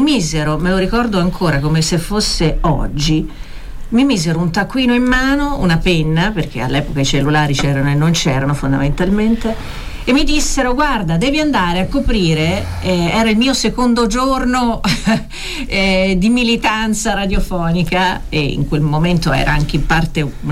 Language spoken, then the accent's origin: Italian; Florence, Tuscany, Italy; accent: Florentine; vengo da Firenze ma lavorerò sul mio accento fiorentino